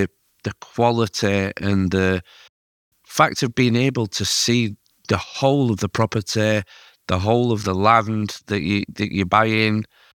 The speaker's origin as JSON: {"language": "English", "region": "Yorkshire and the Humber", "country": "United Kingdom", "said": "And especially as a Yorkshireman, we like to see and we like to talk to people face to face"}